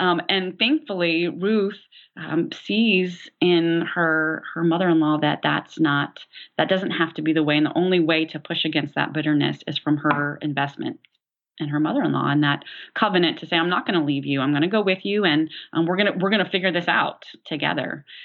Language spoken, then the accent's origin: English; Tulsa, Oklahoma, United States; now in Decatur, United States; I mean, I didn't grow up in a small town. I grew up in Tulsa, Oklahoma.